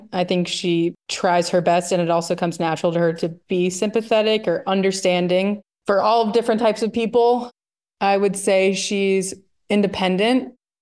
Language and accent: English; New Hampshire, United States; For me, I'd relocated. I'm originally from New Hampshire.